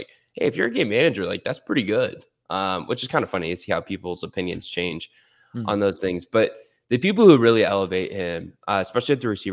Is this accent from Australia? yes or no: no; Midwest, United States; Oh, dude, no, I grew up in the Midwest. Like, I grew up in the Midwest watching the Big Ten.